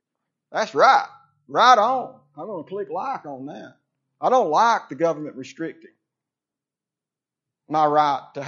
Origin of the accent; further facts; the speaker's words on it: United States; Now, as an American, could I get behind this?